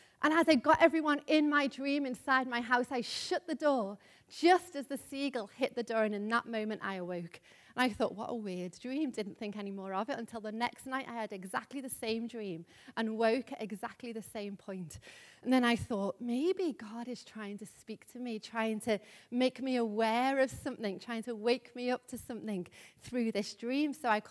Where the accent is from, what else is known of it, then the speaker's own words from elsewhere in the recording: Liverpool, North West England, United Kingdom; but you may know I'm from Liverpool, if you haven't been already able to tell. But a number of years ago when I was living in Liverpool